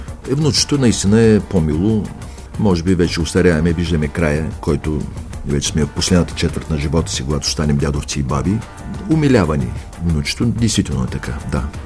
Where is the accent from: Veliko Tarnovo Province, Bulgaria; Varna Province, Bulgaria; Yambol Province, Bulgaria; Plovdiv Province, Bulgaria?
Yambol Province, Bulgaria; Yambol; moved away as an adult; now in Sofia, Bulgaria; 78 година дойдох. С 6 години лекарска практика. Не се чувствам столичанин, макар че живея близо 40 години. Аз съм си ямболия с любов към Родопите.